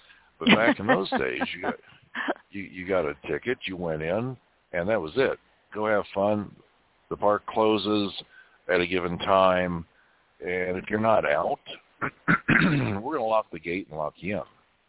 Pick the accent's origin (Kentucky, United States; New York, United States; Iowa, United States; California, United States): Kentucky, United States; when I was growing up in Kentucky.